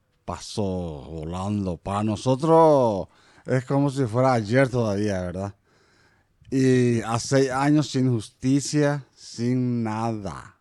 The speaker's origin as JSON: {"language": "Spanish", "town": "La Colmena", "region": "Paraguarí", "country": "Paraguay", "tie": "born there", "said": "Sí, nací acá en La Colmena."}